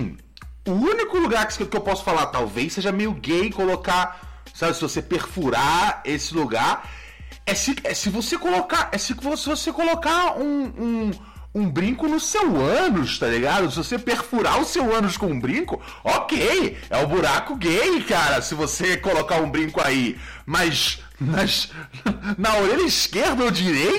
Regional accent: Rio de Janeiro, Brazil; Eu sou cria do Complexo do Alemão, Morro do Adeus. Posso passar 50 anos sem pisar lá, que quando pisar, sou bem considerado de novo.

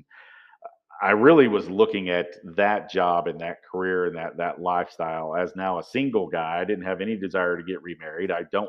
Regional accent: Arkansas, United States; also born or lived in Amarillo, Texas / Moreland, Oklahoma; So I am a 48-year-old man from Arkansas. I was born in Amarillo, Texas, lived in Oklahoma for a little bit, a beautiful town called Moreland

